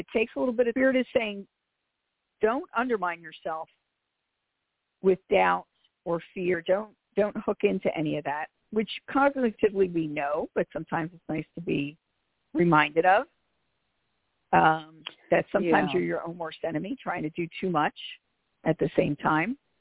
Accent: Philadelphia, Pennsylvania, United States; The second thing is I am from Philly, so I speak rather quickly.

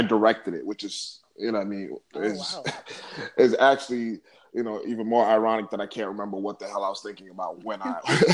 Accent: Bronx, New York, United States; typical story growing up in the Bronx is crazy, man.

